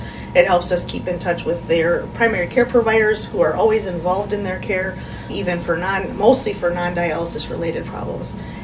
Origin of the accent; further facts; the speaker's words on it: Watertown, South Dakota, United States; I'm the kidney doctor that lives out of Watertown. I was born and raised in Watertown, graduated from high school there.